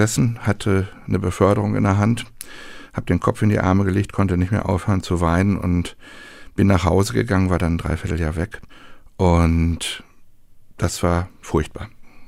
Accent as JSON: {"language": "German", "town": "Gelsenkirchen", "region": "North Rhine-Westphalia", "country": "Germany", "tie": "born or raised there", "said": "Und dann gab es 2019 eine Ausstellung in Gelsenkirchen, in meiner Heimatstadt."}